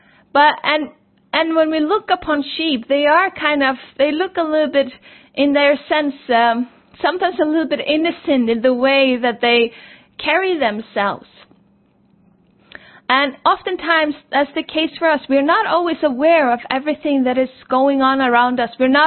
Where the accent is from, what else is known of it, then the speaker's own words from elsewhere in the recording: Iceland; where I come from Iceland